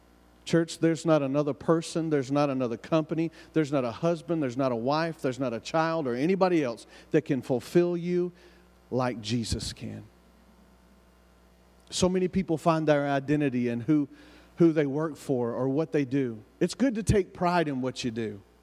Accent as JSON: {"language": "English", "country": "United States", "accent": "hillbilly", "lives_now": "Green Bay, United States", "said": "But here I am in Green Bay, Wisconsin. I hope that I don't need an interpreter for my hillbilly accent."}